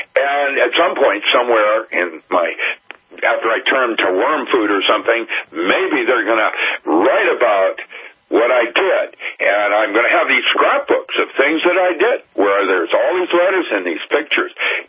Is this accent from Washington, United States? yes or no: yes; Seattle, Washington, United States; I grew up in Seattle. It was a large city, and really wasn't at the time I was a boy.